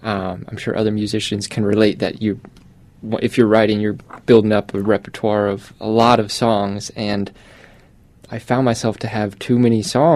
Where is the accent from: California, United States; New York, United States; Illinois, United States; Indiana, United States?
Indiana, United States; Indianapolis; Yeah, I'm from Broad Ripple. Okay. Grew up there, been there for most of my life, and yeah, love it in Indy.